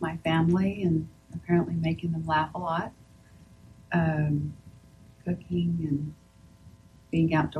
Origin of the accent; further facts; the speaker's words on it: Corona, California, United States; And I was born and raised in Corona, California.